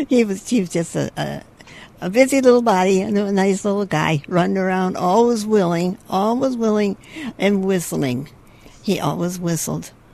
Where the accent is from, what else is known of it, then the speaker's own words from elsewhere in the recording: Grand Rapids, Michigan, United States; In Northeast Grand Rapids.